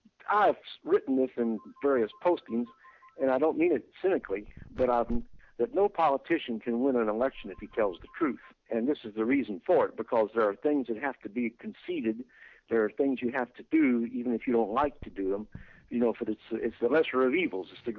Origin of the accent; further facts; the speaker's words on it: Kentucky, United States; born there; I was born in Kentucky, and we down there in Kentucky, you know, we've always known